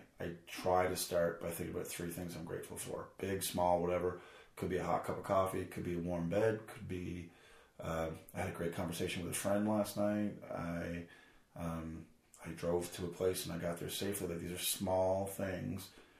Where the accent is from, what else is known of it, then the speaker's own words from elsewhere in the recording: Peru; So I spent my early childhood growing up in Peru with my grandma.